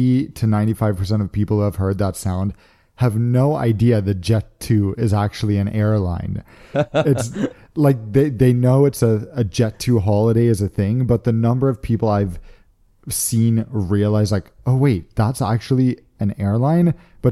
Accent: Gothenburg, Västra Götaland, Sweden; pretty much complaining about growing up in Gothenburg

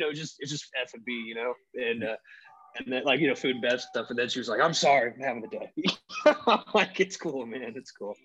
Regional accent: Charleston, South Carolina, United States; also born or lived in Nashville; Yeah, I'm from Charleston, but I used to live in Nashville too.

